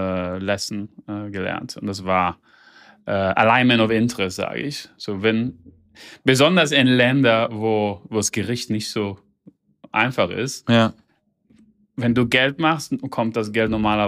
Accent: Germany; now in Zimbabwe; Ja, wir haben eigentlich als Deutsche, wir haben mit Kartoffeln angefangen.

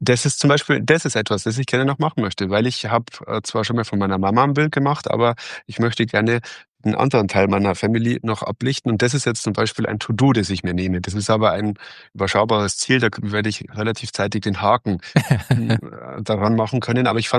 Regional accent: Bavaria, Germany; Also ich bin ein Mensch, der in Bayern geboren wurde. Ich wurde so erzogen, ich bin hier aufgewachsen, ich finde das total schön.

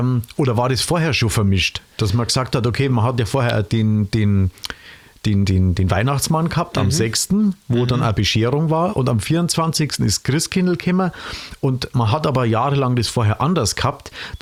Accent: Munich, Bavaria, Germany; Ja gut, wir haben ja auch als Münchner Kindl.

